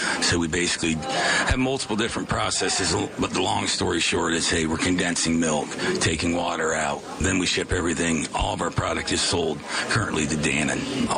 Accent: Pennsylvania, United States; moved away as an adult; now in Kansas, United States; We're originally from Pennsylvania, moved to Kansas in 99. We were milking about 200 cows when we left Pennsylvania

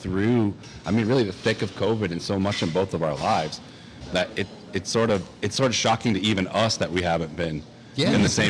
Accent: Detroit, Michigan, United States; And so, you know, I'm originally from Detroit and Tim's originally from Pittsburgh.

